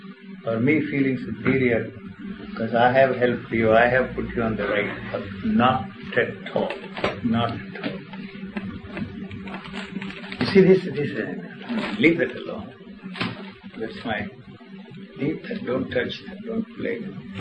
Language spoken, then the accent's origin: English; India; I'm an Indian. I come from India. I grew up there.